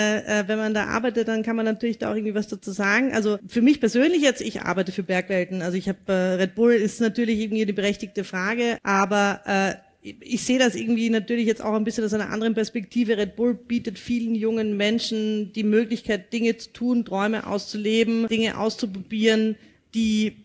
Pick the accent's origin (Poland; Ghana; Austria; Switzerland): Austria; Vienna; Deswegen kann ich jetzt auch nur großgoschert, sagt man bei uns in Wien, davon reden